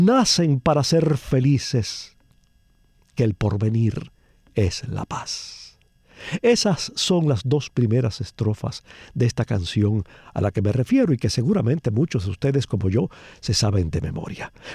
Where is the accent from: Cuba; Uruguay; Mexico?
Cuba; mi infancia en Cuba